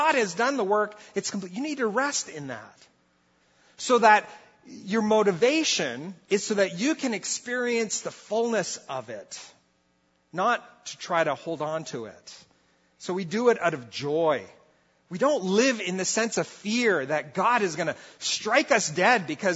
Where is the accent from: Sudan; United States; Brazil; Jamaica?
Brazil; now in Canada; I grew up in Brazil. We saw it. I saw it enough that I'm glad I don't see it here in North America.